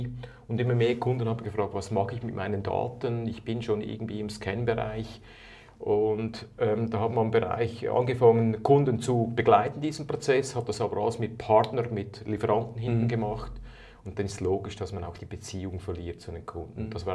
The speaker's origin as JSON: {"language": "German", "region": "Zurich", "country": "Switzerland", "tie": "born or raised there", "said": "ich bin ein Innerschweizer, in Zürich aufgewachsen, in der Ostschweiz unterwegs."}